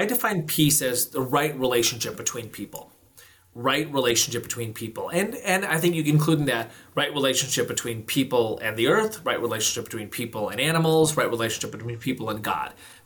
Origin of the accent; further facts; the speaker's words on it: Glen Ellyn, Illinois, United States; I grew up in Glen Ellyn, Illinois, which is a western suburb of Chicago. I came to the United States because my dad was was admitted to the MBA program at Notre Dame University in the 1970s.